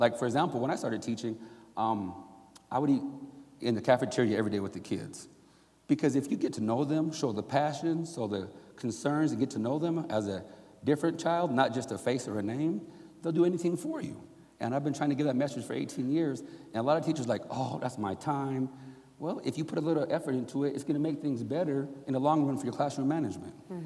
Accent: Utah, United States; I'm from Utah. I'm half black and half white.

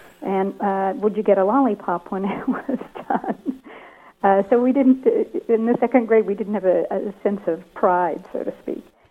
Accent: Kingsport, Tennessee, United States; In 1954, my hometown, Kingsport, Tennessee, became a site for the national trial of the polio vaccine, and I was actually a polio pioneer.

